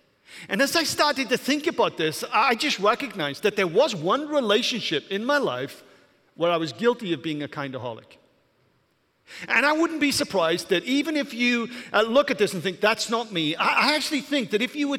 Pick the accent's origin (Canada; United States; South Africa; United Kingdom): United Kingdom; Wales; I'm a passionate person. It's partly because I'm passionate, it's also because I'm Welsh.